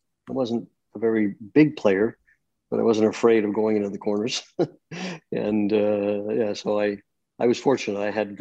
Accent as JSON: {"language": "English", "town": "Mount Royal", "region": "Quebec", "country": "Canada", "tie": "born or raised there", "also_born_or_lived": "Ville-Saint-Laurent", "said": "Well, I was born in Ville-Saint-Laurent. I grew up mostly in the town of Mount Royal."}